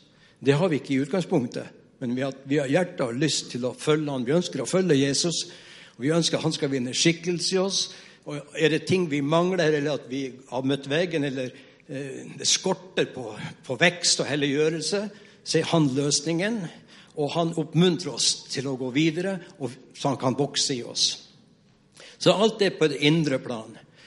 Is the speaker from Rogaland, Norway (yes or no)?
yes; Skudeneshavn, Rogaland, Norway; jeg ble spurt av menigheten hjemme i Skudeneshavn om jeg kunne besøke en dame